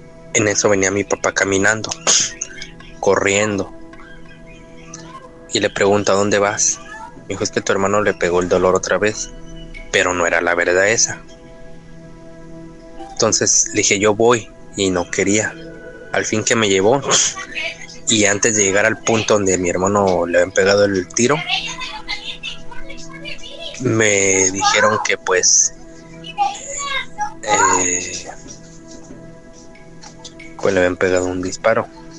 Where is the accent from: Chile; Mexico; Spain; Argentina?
Mexico; Guadalajara, Jalisco; now in Tijuana, Mexico; de la Primavera, Jalisco. Soy nativo de Jalisco, de Guadalajara, Jalisco. Soy nativo del bosque de la Primavera, pero ya tengo, voy para 9 años residiendo aquí en Tijuana.